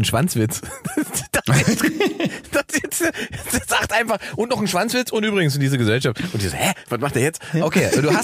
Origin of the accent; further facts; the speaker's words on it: East Germany, Germany; als Ostdeutscher ist das Kindheit für mich.